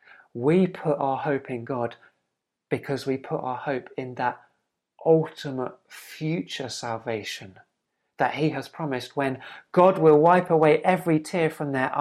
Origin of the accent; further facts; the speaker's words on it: United Kingdom; It's quite alien to me, maybe because I'm British